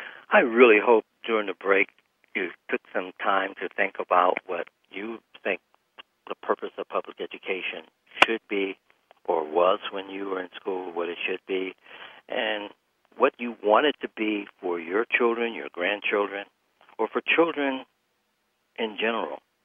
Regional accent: Detroit, Michigan, United States; When I started middle school, for me, I'm from Detroit, middle school was 7th grade.

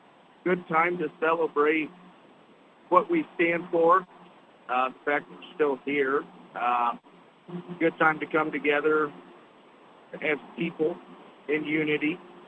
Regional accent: Fort Wayne, Indiana, United States; Fort Wayne, Indiana.

